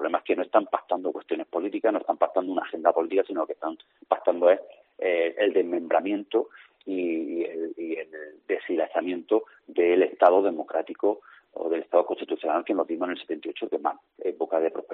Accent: Spain; los españoles que escuchamos esa falsa promesa

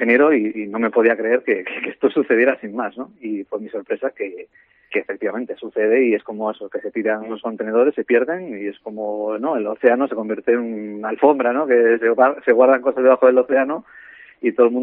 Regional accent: Vigo, Galicia, Spain; navego toda mi vida desde pequeñito. Yo soy de Vigo y obviamente amo el mar.

